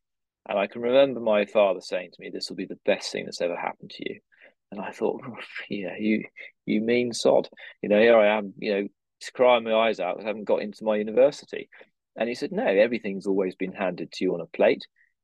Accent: Holt, East of England, United Kingdom; born there; Well, I was born in Holt in North Norfolk, which many people will know.

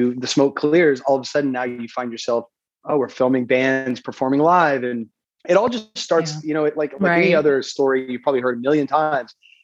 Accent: Texas, United States; now in Brooklyn, United States; You know, I'm born and raised in Texas. I live in Brooklyn and have with my family for a while.

